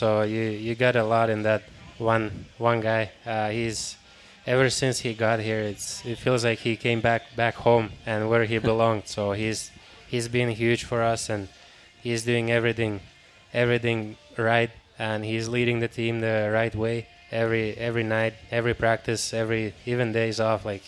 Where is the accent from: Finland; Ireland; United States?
Finland; moved away; I'm from Finland, so it's really cold there during the winters